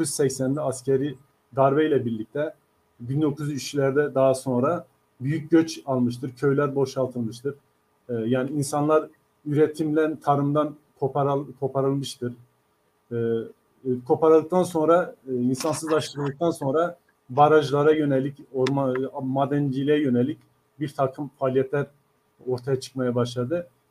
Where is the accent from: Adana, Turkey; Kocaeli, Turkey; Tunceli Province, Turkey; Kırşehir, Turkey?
Tunceli Province, Turkey; Pertek; moved away as an adult; now in Istanbul, Turkey; Ben Tunceli Dersim Pertek'te doğdum. Ortaokul liseyi burada bitirdikten sonra İstanbul'a taşındım. İstanbul'da değişik yerlerde ticaret yaptım.